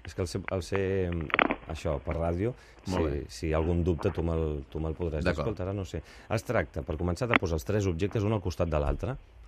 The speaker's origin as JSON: {"language": "Catalan", "town": "Barcelona", "region": "Catalonia", "country": "Spain", "said": "A més, jo soc de Barcelona, i que et pugui venir a veure la gent de la teva ciutat, doncs fa il·lusió."}